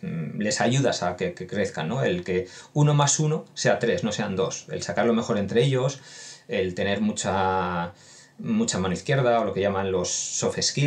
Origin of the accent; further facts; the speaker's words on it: Bilbao, Basque Country, Spain; He tardado tiempo en decir que soy de Bilbao